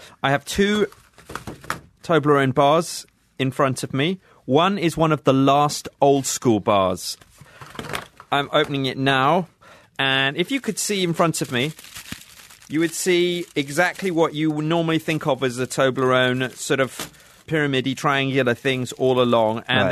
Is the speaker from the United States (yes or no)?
no; United Kingdom; a whole range of products expected to get more expensive in my daily life as a British person.